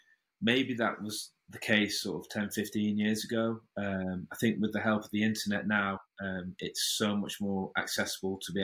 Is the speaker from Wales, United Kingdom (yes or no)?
no; Nottingham, East Midlands, United Kingdom; So I'm from Nottingham. So that's East Midlands, probably about 2 hours from Liverpool, 2 hours from London.